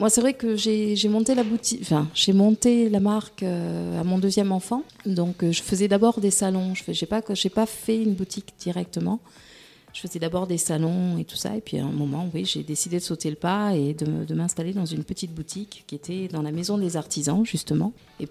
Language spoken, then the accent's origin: French; Toulouse, Occitanie, France; Moi, je suis toulousaine, donc j'avais fait Toulouse-Paris